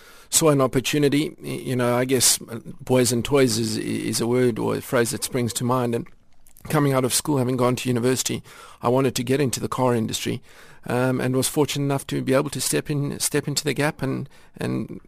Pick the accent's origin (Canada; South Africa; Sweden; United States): South Africa; I finished my undergraduate degree in South